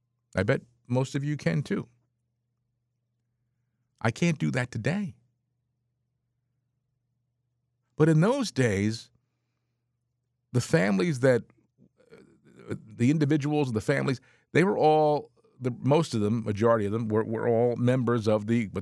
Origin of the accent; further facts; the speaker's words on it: Franklin Township, New Jersey, United States; I grew up in Franklin Township, New Jersey, Somerset County. I originally lived my first 10 years in Bergen County up in Pagoda until they put Route 80 right through our front yard and we had to move.